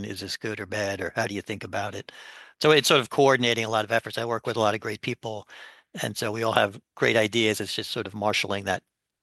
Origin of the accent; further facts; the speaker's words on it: Queens, New York, United States; Yes, I am. I grew up in Queens.